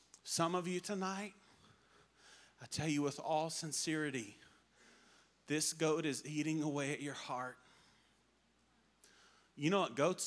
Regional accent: the South, United States; born there; All right, so I'm white, as you can tell. All right, I was born in the South, okay? So in the South, we drink sweet tea, okay?

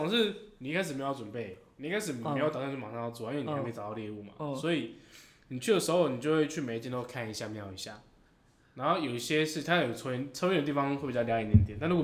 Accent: Taiwan; 因为他们知道我们是台湾来的，所以不熟这边的环境

